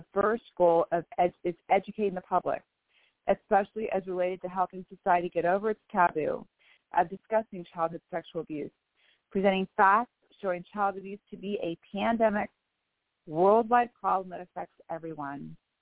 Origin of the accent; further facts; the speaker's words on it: Bellevue, Washington, United States; I am from Bellevue, Washington.